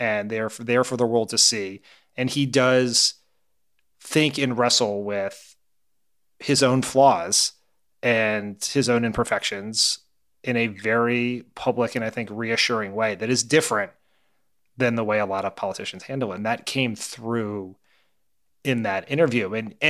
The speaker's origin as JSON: {"language": "English", "region": "Delaware", "country": "United States", "tie": "born or raised there", "said": "like Scranton and his neighborhood of Claymont, Delaware, which, you know, near where I grew up"}